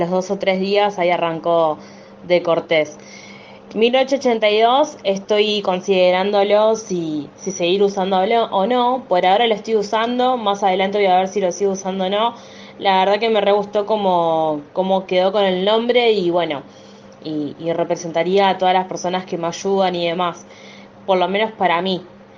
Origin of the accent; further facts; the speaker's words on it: Lomas de Zamora, Buenos Aires Province, Argentina; Somos de Buenos Aires, yo soy de Lomas de Zamora y el resto de los chicos es de La Plata y Quilmes.